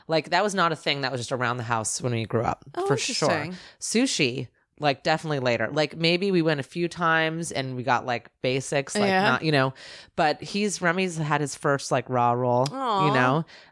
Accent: Los Angeles, California, United States; I'm from California. I'm from LA.

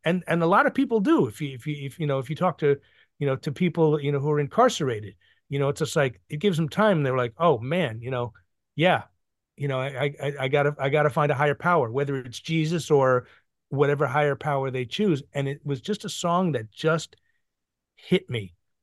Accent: New York, United States; I mean, I grew up with an Irish Catholic father and a Jewish mother, and I grew up in New York, and so which means I drink cheaply, or I drink and feel guilty about it, right?

